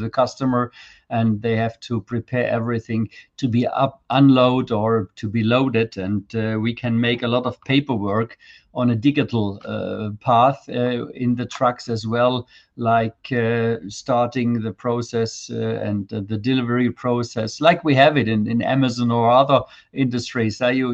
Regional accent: Germany; I'm from Germany

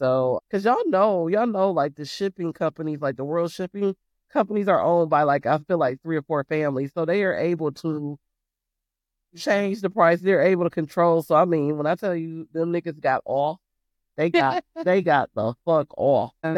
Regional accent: Detroit, Michigan, United States; So for example, I'm from Detroit, you know, I'm from the hood.

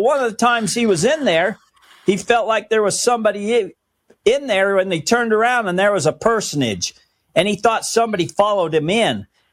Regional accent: Utah, United States; and I'm from Utah. But at the time, I was working in Wyoming.

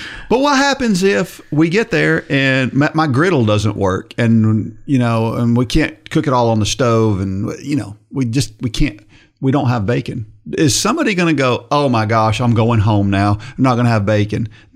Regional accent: the North, United States; you know, I grew up in the North

